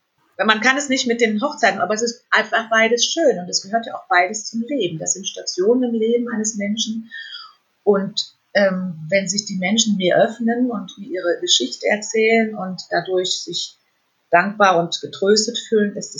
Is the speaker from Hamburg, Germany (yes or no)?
no; Fulda, Hesse, Germany; moved away; Ja, ganz liebe Grüße in meine alte Heimat nach Fulda.